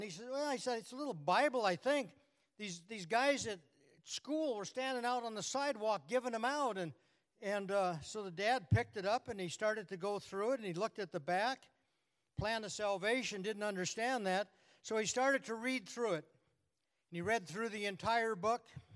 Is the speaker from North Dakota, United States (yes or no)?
yes; North Dakota, United States; Now, I'm from North Dakota, so I know how mad a wet hen gets.